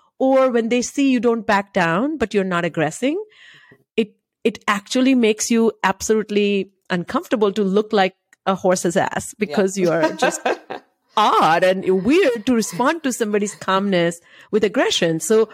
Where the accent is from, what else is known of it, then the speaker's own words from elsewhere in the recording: India; I grew up in India